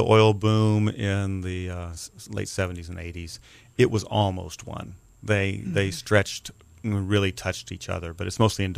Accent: Odessa, Texas, United States; I grew up in a small city in the middle of the desert of West Texas called Odessa.

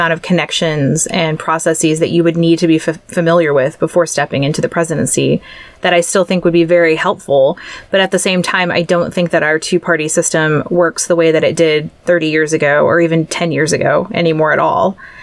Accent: United States; And that's the real loss that I feel as an American since last November

